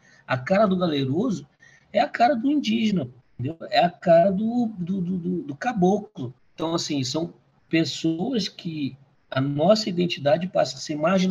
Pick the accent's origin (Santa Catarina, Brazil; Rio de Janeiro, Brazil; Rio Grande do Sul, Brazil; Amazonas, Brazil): Amazonas, Brazil; Manaus; Eu sou filho da Compensa, nasci na Compensa.